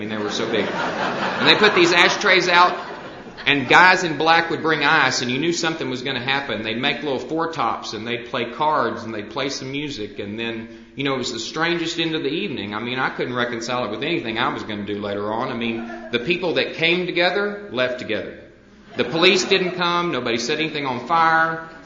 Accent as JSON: {"language": "English", "town": "Dallas", "region": "Texas", "country": "United States", "tie": "born or raised there", "said": "If you can't tell from the way that I talk, I was born and raised in Dallas, Texas. I was born and raised in a little area of Dallas called Lakewood. Lakewood is a little bitty town in the middle of the big city."}